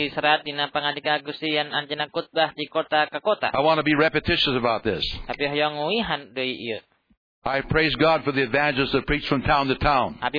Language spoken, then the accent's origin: English; Montana, United States; When I was raised in Montana, I've seen many flocks.